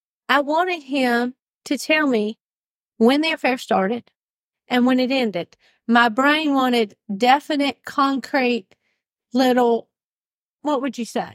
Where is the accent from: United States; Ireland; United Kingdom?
Ireland; I don't know if it's because I'm Irish or stubborn or just because of my type A personality